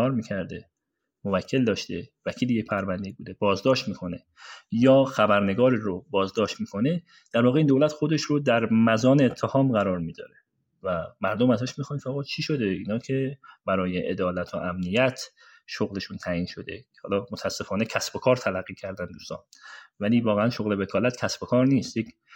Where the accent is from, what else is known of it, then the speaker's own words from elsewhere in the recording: Iran; ما همه ایرانی هستیم، ما همه از حقوق شهروندی برخوردار هستیم